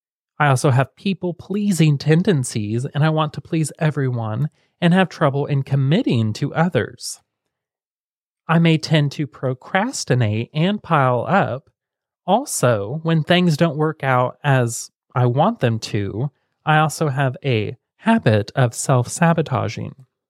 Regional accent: Muncie, Indiana, United States; born there; I was born on September 28th, 1990 in Muncie, Indiana as well, in the same place Shane was

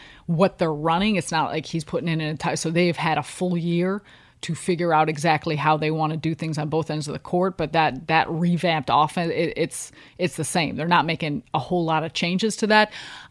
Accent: Chicago, Illinois, United States; Maybe it's because I'm from Chicago.

